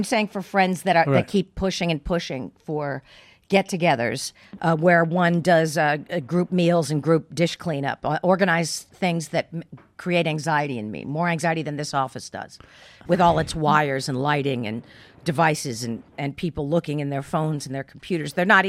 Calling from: Los Angeles, California, United States; Los Angeles.

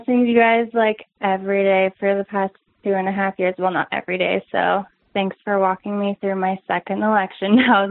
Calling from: Denver, Colorado, United States; I'm calling from Denver.

